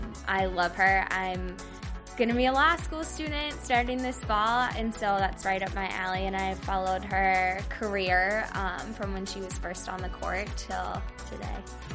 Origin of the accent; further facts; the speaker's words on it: Lino Lakes, Minnesota, United States; I'm from Lionel Lakes, Minnesota, and I'm a rookie this season.